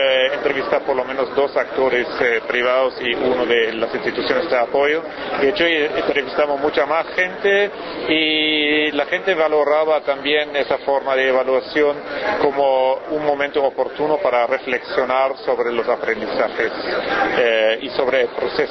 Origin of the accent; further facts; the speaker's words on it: Germany; Spanish is a second language; yo soy consultor alemán